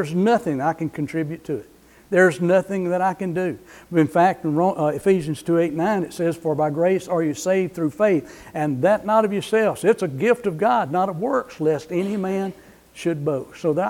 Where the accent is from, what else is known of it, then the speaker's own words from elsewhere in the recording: Mount Vernon, United States; I grew up in the Mount Vernon community. I went to church before I was born.